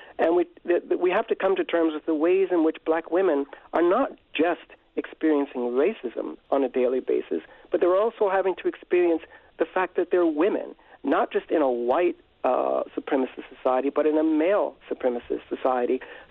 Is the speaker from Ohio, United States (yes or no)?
no; Philadelphia, Pennsylvania, United States; But just know that I was raised in Richard Allen Projects in North Philadelphia, which is a place for low-income families.